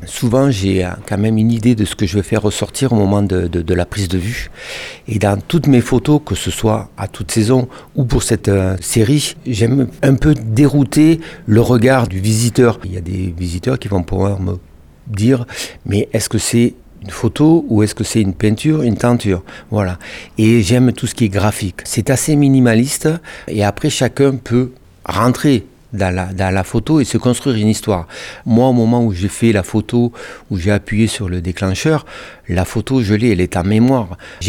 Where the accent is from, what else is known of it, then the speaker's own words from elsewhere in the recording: Aubrac, France; L'Aubrac, c'est ma terre natale.